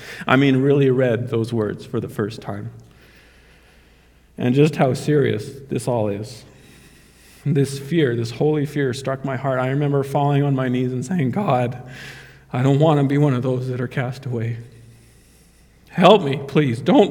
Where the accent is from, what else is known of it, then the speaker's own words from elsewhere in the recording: Red Deer, Alberta, Canada; born there; I was born in Canada. I am Canadian by physical birth, but my home isn't here. It's not here. It's not in Red Deer where I was born.